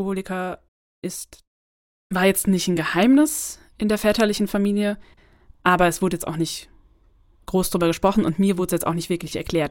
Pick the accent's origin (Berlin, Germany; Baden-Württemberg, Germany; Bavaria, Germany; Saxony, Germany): Bavaria, Germany; Fürth; Ich bin eigentlich in Fürth aufgewachsen, das ist bei Nürnberg, bei meiner Mutter.